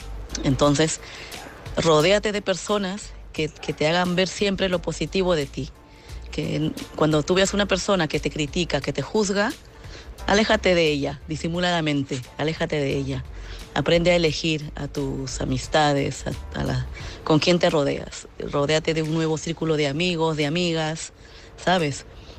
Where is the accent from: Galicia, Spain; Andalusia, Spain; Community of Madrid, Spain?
Community of Madrid, Spain; Madrid; Buenas noches … de Madrid.